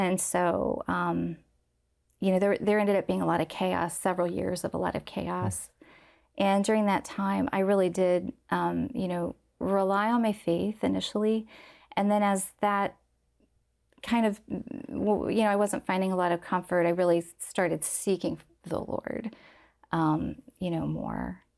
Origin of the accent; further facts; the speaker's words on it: Canal Winchester, Ohio, United States; they moved out to where I grew up in Canal, Winchester. It was a suburb farming community. At that time, a small farming village of 3,000 people, maybe 20 miles outside of Columbus. And so I was raised out there.